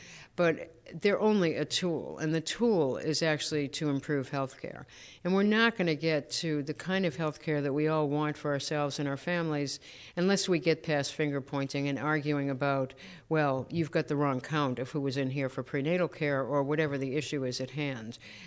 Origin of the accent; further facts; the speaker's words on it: Massachusetts, United States; similar to Tip O'Neill, I am from Massachusetts